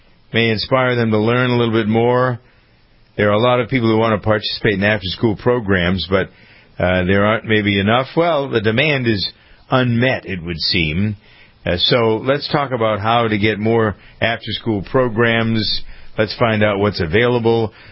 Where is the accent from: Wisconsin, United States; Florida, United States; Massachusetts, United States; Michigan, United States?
Massachusetts, United States; Framingham; In my hometown of Framingham, Massachusetts, I've been involved in a program called Hoops and Homework